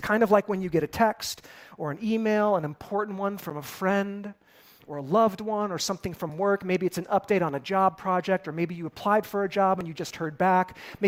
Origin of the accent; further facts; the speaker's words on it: Chicago, Illinois, United States; I grew up in the Chicago area. I've got no connection to farms whatsoever.